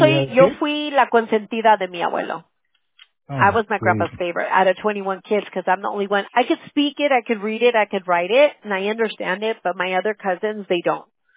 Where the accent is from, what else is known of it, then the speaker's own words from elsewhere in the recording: California, United States; I'm from California.